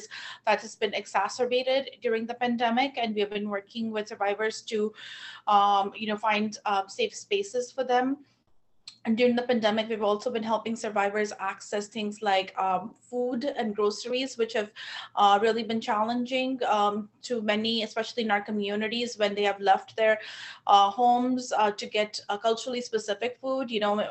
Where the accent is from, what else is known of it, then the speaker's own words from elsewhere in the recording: India; I saw the deep impact of classism and casteism in my community and folks around me growing up in India.